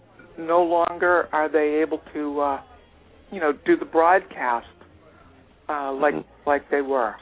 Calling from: North Carolina, United States; I'm actually calling from North Carolina. I happen to have a Washington, D.C. phone number.

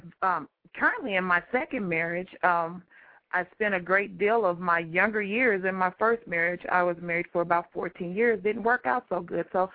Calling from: Missouri, United States; I'm actually calling from the Midwest, from the Missouri area.

